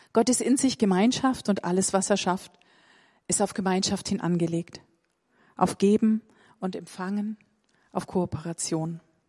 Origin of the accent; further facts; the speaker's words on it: Baden-Württemberg, Germany; mir sehr sympathisch als Schwäbin